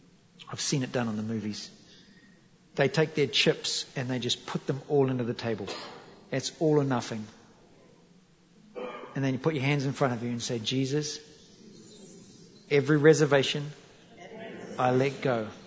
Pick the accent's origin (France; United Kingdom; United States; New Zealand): New Zealand; Feilding, Manawatū-Whanganui; I come from Fielding, New Zealand. What good could come out of Fielding?